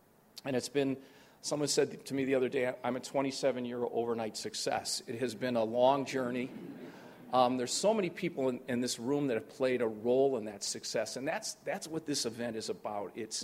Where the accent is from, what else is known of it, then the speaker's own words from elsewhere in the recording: Hammond, Indiana, United States; I'm from Hammond, Indiana. Is there anybody from Northwest Indiana here?